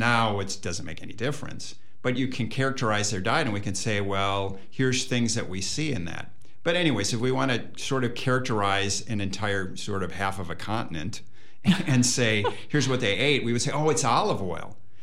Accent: Minnesota, United States; Minnesota.

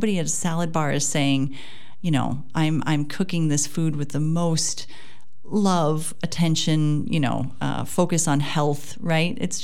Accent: DeForest, Wisconsin, United States; I might have been there, actually, growing up in DeForest.

